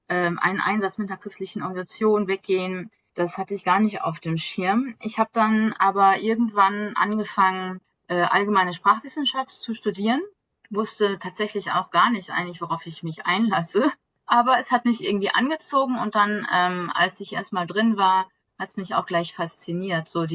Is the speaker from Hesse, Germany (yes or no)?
no; North Rhine-Westphalia, Germany; now in Cameroon; dass man mit einem Bein in meiner Heimatstadt stehen kann und mit einem Bein in Holland.